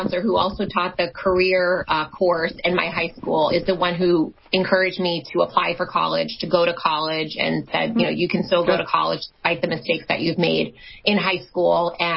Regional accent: Tampa, Florida, United States; Oh, I grew up in Tampa, Florida. I am a sixth generation Floridian, so really deep roots here in the state of Florida.

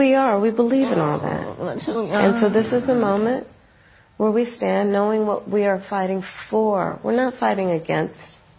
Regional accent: United States; We love our country. We take pride in the privilege of being American.

